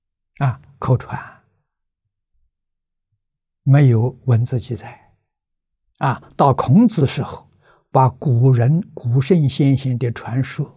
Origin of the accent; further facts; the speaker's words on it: China; 我们中国人老祖宗的教育啊，至少也有10000多年